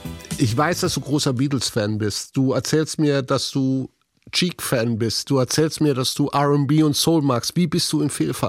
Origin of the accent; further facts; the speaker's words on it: Rhineland-Palatinate, Germany; ich komme ja aus dem Hunsrück und da waren wir im Hunsrück unterwegs